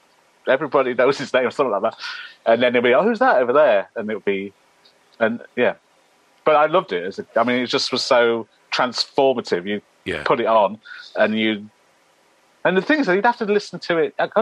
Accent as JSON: {"language": "English", "town": "Tamworth", "region": "West Midlands", "country": "United Kingdom", "said": "So I'm from Tamworth, just right. north of Birmingham. Actually, a place called Faisley, which is just outside of Tamworth"}